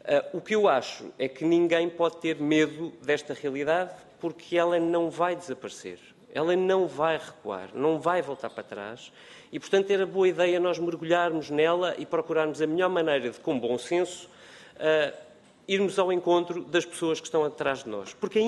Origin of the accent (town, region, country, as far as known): Portugal